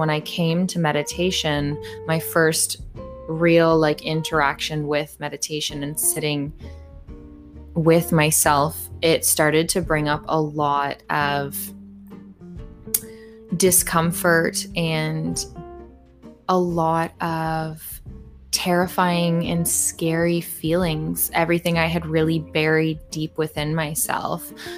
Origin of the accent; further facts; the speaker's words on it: Toronto, Ontario, Canada; Yeah, I'm from Toronto, Canada. So I live in the city of Toronto, Ontario, in Canada.